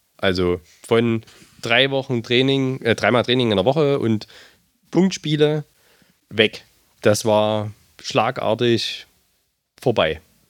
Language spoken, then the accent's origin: German; Gera, Thuringia, Germany; jetzt komme ich auch aus Gera, ne, ursprünglich